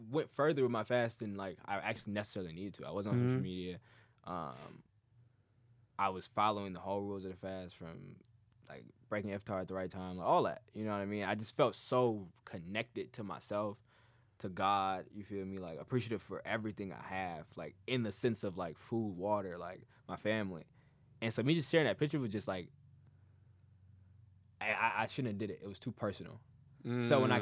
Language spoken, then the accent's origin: English; Dearborn, Michigan, United States; because I grew up in Dearborn.